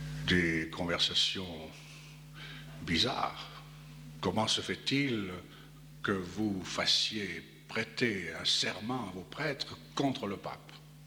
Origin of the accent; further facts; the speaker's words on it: Valais, Switzerland; chez nous en Valais.